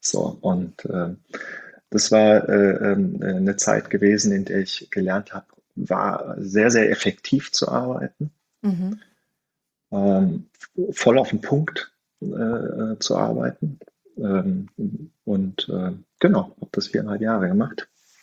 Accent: Rhineland, Germany; now in Stuttgart, Germany; als Rheinländer nach Stuttgart zu gehen

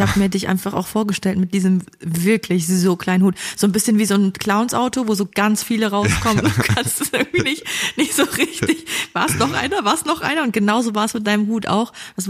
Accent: Viersen, North Rhine-Westphalia, Germany; also ich komme aus dem Rheinland. Nordrhein-Westfalen und ich komme aus Viersen.

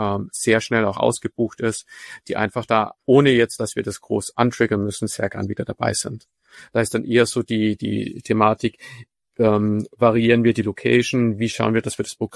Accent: Austria; now in Germany; Zum Beispiel ich als Österreicher kann mit Foren tatsächlich überhaupt nichts anfangen. Ich habe mir das, wie ich nach Deutschland gekommen bin, erst angewöhnen müssen.

